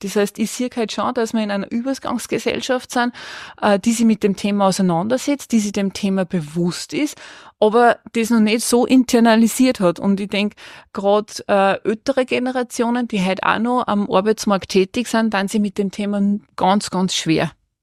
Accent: Upper Austria, Austria; born there; moved away as an adult; now in Vienna, Austria; ich bin gebürtige Innviertlerin, bin zum Studium wie so viele nach Wien, habe in Wien dann mein Studium an der Wirtschaftsuni beendet

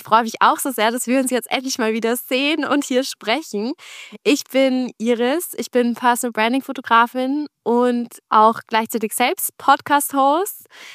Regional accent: Vienna, Austria; Ich bin aus Österreich, für alle, die sich wundern, was das für ein Dialekt ist. Ich bin aus Wien und ich lebe auch in Wien.

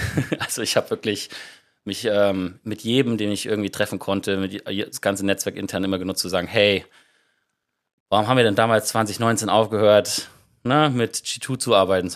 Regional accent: Southern Germany, Germany; Meine Eltern sind beide im Rheinland aufgewachsen, aber sie haben mir das nicht mitgegeben. Das heißt, ich bin so ein bisschen südlicher aufgewachsen.

